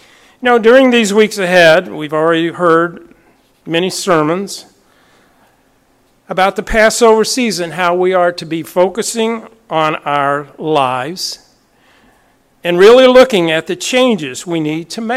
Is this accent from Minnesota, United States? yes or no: no; Tennessee, United States; You know, growing up in East Tennessee as a child and a teenager, one of the things I loved to do was go mountain climbing.